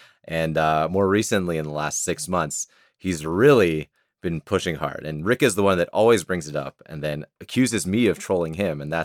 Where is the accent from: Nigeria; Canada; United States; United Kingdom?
Canada; I'm Canadian also, so you know, we're very honorable people.